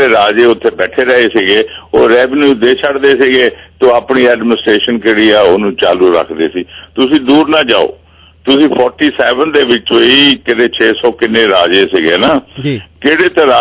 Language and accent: Punjabi; Punjab, India; also born or lived in Delhi; ਮੈਂ ਵੀ ਪੰਜਾਬੀ ਹਾਂ, ਹਾਲਾਂਕਿ ਮੇਰੀ ਕਾਫੀ ਜ਼ਿੰਦਗੀ ਦਿੱਲੀ ਰਹੀ ਹੈ।